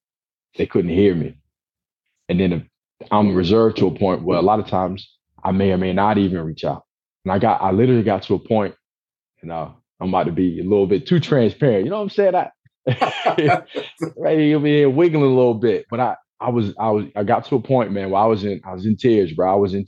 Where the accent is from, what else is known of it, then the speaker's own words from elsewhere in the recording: Portsmouth, Virginia, United States; now in Columbia, United States; So I'm from Virginia, from Portsmouth, born and raised. And we moved to Columbia, South Carolina in 2015.